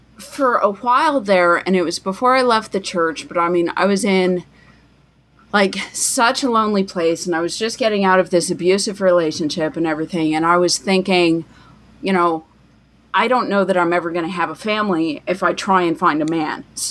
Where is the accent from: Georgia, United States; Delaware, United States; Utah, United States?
Utah, United States; And so growing up in Utah, we're literally, what, like 50% in Salt Lake and like 70% in the rest of the state is Mormon.